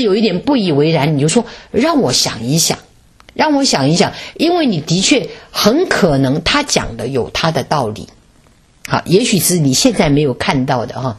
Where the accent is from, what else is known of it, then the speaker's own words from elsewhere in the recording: China; 所以我们中国人